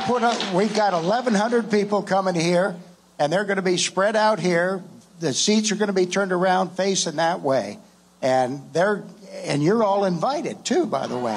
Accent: Nevada, United States; I'll be 71 this year. And I want to tell you, I'm a Nevadan through and through.

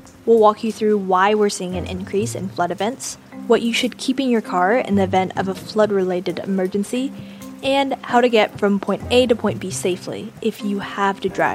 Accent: Houston, Texas, United States; I'm from Texas, grew up in Houston

